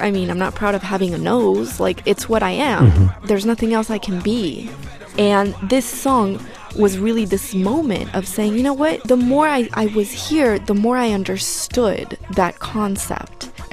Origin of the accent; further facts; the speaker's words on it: Argentina; moved away as an adult; now in United States; I moved to the U.S. in 2002, and I lived on the West Coast, and I was coming from Argentina after the financial and social collapse